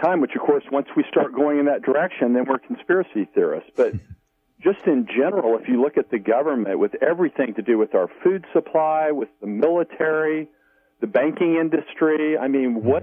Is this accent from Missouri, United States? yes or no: yes; Missouri, United States; from Missouri.